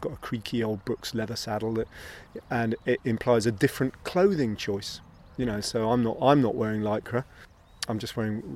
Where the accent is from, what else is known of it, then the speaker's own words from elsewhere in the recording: Bedford, East of England, United Kingdom; I grew up in Bedford, which is only a little way down the road from Cambridge